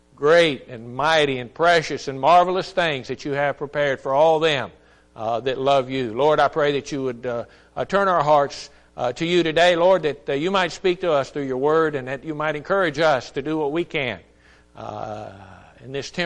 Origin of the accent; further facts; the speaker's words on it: Texas City, Texas, United States; born there; I was born in Texas City, Texas.